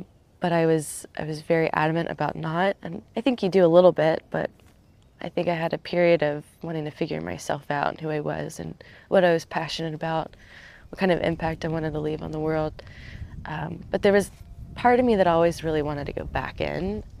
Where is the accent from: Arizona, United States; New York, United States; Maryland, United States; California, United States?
Maryland, United States; I don't come from a military family, but I grew up in Southern Maryland. So huge military influence.